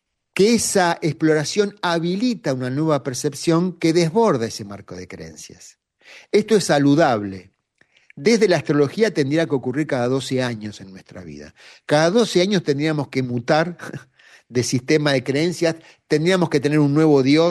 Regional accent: Argentina; ciertas descripciones de nuestra historia como país, Argentina, de la historia del mundo, ya no nos convencen.

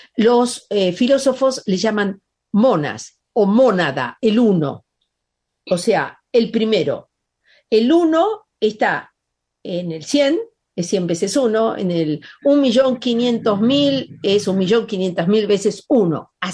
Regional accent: Argentina; lo digo yo, como argentina, que decimos lo de que no nos da el cuero.

